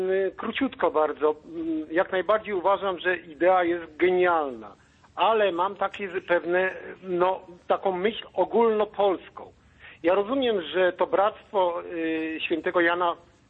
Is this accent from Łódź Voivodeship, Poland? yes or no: yes; Łódź, Łódź Voivodeship, Poland; Jestem z Łodzi